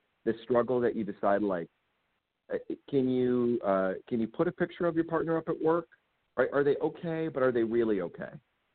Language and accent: English; South Dakota, United States; growing up in South Dakota to living and representing Southwest Michigan in the state legislature